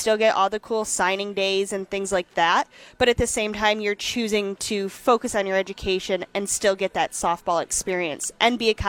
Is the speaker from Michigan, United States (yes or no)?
yes; Howell, Michigan, United States; So I'm originally from Howell, Michigan.